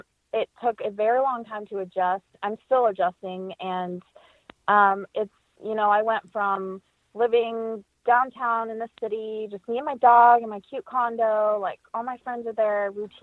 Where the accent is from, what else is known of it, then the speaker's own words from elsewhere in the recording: Las Vegas, Nevada, United States; now in Boston, United States; Like, yeah, I grew up in Las Vegas, but I'm based in Boston, but that's not really my home.